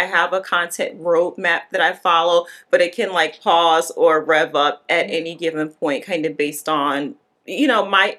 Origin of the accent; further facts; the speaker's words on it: Newark, New Jersey, United States; always people don't realize I'm from Newark, New Jersey, and I love that for me